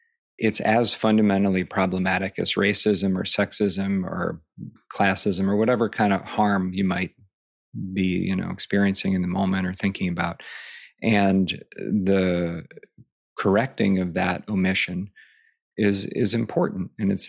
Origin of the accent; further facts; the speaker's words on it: Ohio, United States; I grew up in Northern Ohio, in like white, suburban, kind of culturally blown out amnesia Bill, you know, and my childhood wasn't traumatic or terrible